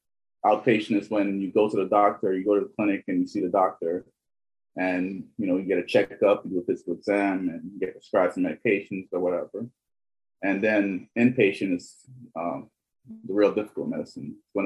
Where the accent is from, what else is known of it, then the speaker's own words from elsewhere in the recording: Brooklyn, New York, United States; also born or lived in Georgetown, Guyana; I'm born in Georgetown, Guyana, but I was raised in Flatbush, Brooklyn, New York, same as Pierre.